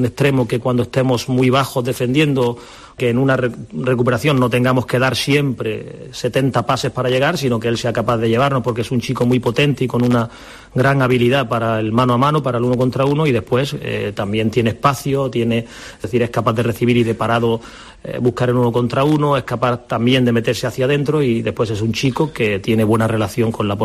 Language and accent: Spanish; Granada, Andalusia, Spain; Es verdad que yo soy de Granada.